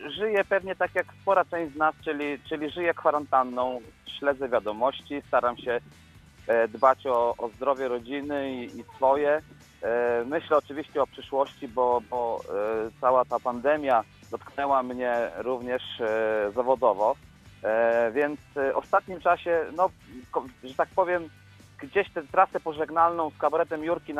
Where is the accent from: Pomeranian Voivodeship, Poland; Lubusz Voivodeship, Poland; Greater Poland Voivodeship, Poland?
Lubusz Voivodeship, Poland; Zielona Góra; no jestem w Zielonej Górze. Ja nie wyjechałem z Zielonej Góry. Ja jestem zielonogórzaninem i chyba sercem a wręcz jestem o tym przekonany, zielonogórzaninem zostanę już na zawsze, bo tutaj zaczęła się moja droga.